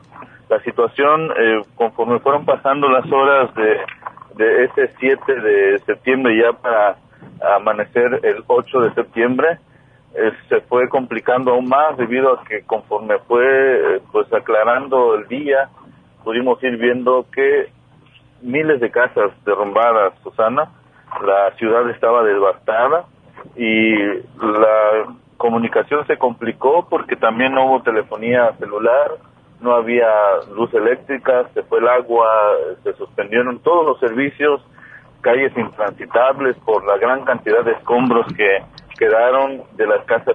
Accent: Juchitán, Oaxaca, Mexico; Quiero comentar que yo soy originario de Juchitán y pues estuve viviendo en carne propia este sismo

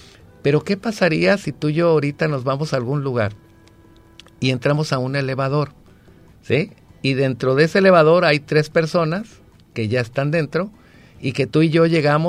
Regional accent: Mexico; pero no somos todos los mexicanos.

